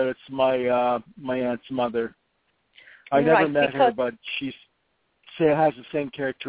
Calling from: Los Angeles, California, United States; I'm calling from Los Angeles.

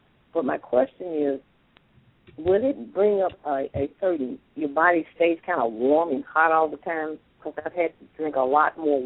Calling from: Tennessee, United States; I'm calling from Tennessee.

